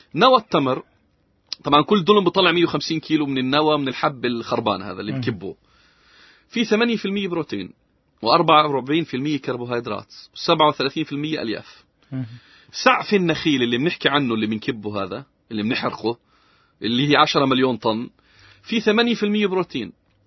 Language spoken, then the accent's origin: Arabic; Nablus, West Bank, Palestine; اللي هو البليل بيسموه عندنا بنابلس